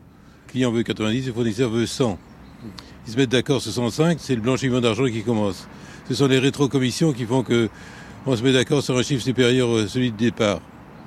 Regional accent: Poitiers, Nouvelle-Aquitaine, France; Poitiers.

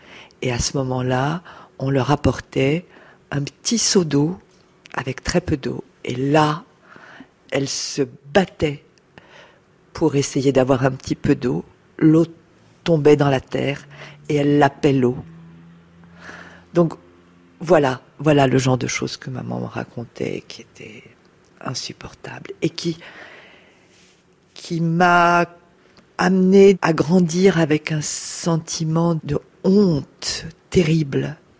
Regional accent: France; born there; Mes parents étaient polonais d'origine et donc moi je suis née en France, mais eux étaient l'un et l'autre nés en Pologne.

